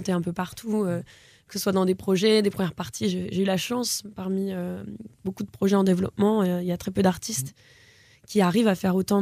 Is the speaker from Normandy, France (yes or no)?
yes; Le Havre, Normandy, France; moved away as an adult; Jusqu'à mes 20 ans au Havre et toute ma famille au Havre aussi.